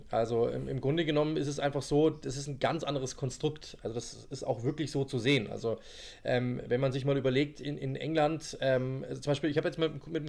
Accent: Germany; Ich bin selber Deutscher, ja

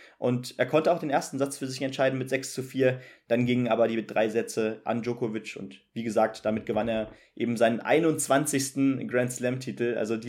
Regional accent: Russia; born there; German is a second language; als gebürtige Russin ist es dann immer schwer, den Schlussstrich zu ziehen

